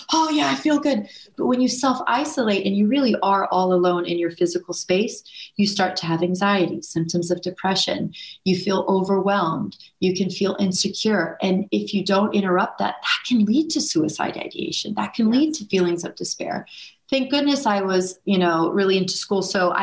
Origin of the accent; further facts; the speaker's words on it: Houston, Texas, United States; I grew up in Houston, Texas. I loved, you know, playing in the bayou.